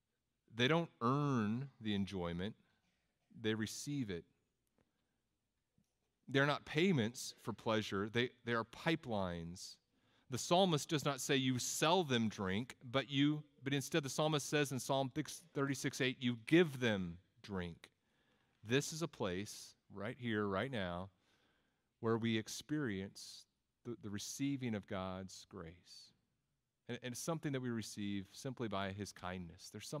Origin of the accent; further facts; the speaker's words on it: Texas, United States; also born or lived in Tennessee; I'm from Texas and Tennessee and different places, so I just say both.